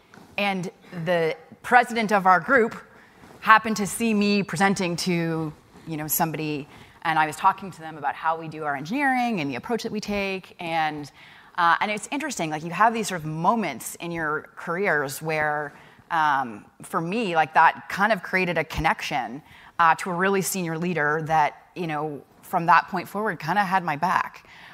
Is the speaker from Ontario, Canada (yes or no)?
yes; Toronto, Ontario, Canada; So maybe I'm Canadian. I grew up in Toronto, so I saw Markham up there.